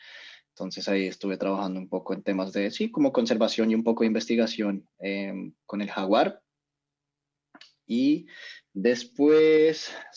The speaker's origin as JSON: {"language": "Spanish", "region": "Bogotá", "country": "Colombia", "tie": "born or raised there", "said": "yo nací y criado en Bogotá. Y ahí, pues en Bogotá mismo estudié, hice mi carrera como biólogo."}